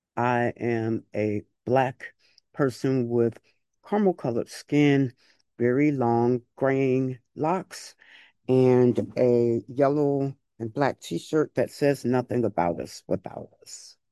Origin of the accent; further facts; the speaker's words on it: Chicago, Illinois, United States; And also I come from Chicago, Illinois, and so the ugly laws were definitely in effect the year that I was born.